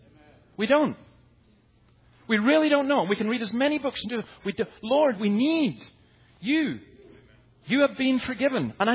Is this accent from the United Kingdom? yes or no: yes; Scotland, United Kingdom; I'm a Scotsman